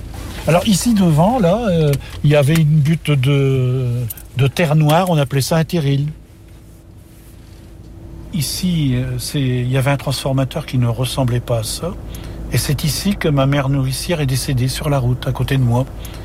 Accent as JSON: {"language": "French", "country": "France", "said": "Je suis français"}